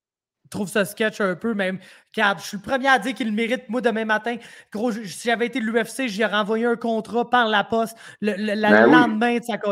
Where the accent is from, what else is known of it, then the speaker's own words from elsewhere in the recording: Quebec, Canada; On est des Québécois.